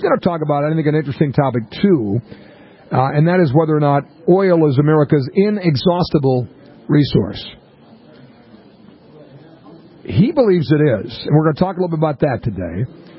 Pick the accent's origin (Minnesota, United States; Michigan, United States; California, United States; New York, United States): Minnesota, United States; Sorry, Minnesota, you're my home state.